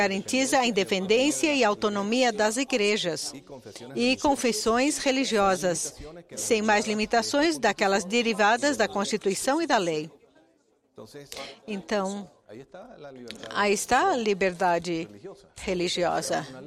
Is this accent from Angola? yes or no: no; Venezuela; venho da Venezuela.